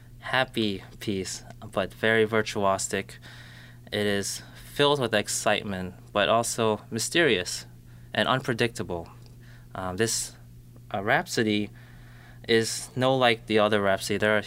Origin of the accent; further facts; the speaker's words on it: East Coast, United States; I'm from the East Coast, so I never saw palm trees.